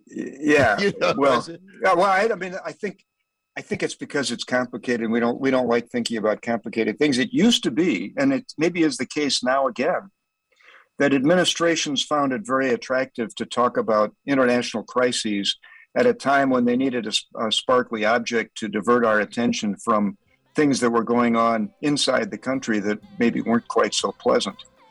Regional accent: United States; It used to be, as an American, we sort of trusted what the intelligence apparatus and the CIA told us was going on.

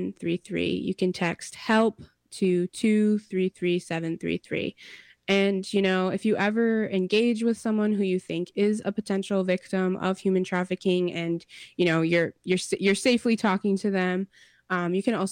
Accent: Rosebud, South Dakota, United States; also born or lived in Minnesota; I come from the Sichangu Lakota people from Rosebud, South Dakota, as well as the White Earth people from northern Minnesota.

